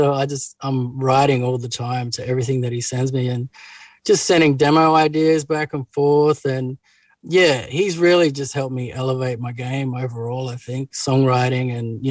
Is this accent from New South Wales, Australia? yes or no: no; Katherine, Northern Territory, Australia; also born or lived in Rockhampton, Queensland; I was born in Rockhampton in Queensland. But then when I was a baby, we moved to the Northern Territory.